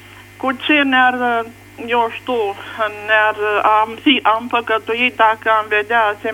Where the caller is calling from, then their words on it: Bucharest, Romania; sunt din București.